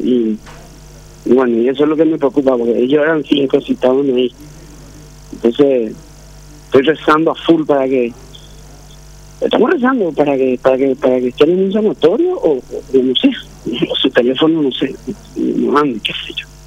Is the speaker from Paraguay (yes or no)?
yes; Paraguay; estoy tan preocupado como pariente y como paraguayo, ¿verdad? Primero como paraguayo